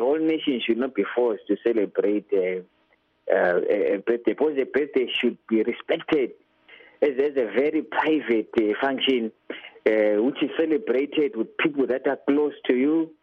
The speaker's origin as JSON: {"language": "English", "region": "Matabeleland South", "country": "Zimbabwe", "said": "And as I said, I come from Matabeleland in the South. So I'm not speculating about what I'm talking about."}